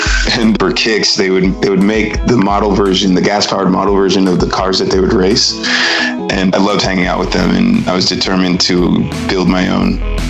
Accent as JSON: {"language": "English", "town": "Pasadena", "region": "California", "country": "United States", "tie": "born or raised there", "said": "So even though I have Nigerian heritage, I grew up in America as an American."}